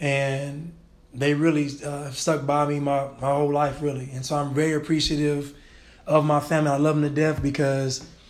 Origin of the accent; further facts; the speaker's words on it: Sacramento, California, United States; Yeah, so I'm basically from Sacramento, California.